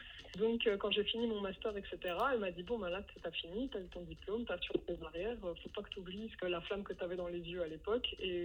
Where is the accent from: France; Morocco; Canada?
Morocco; Casablanca, Casablanca-Settat; Je suis née et j'ai grandi à Casablanca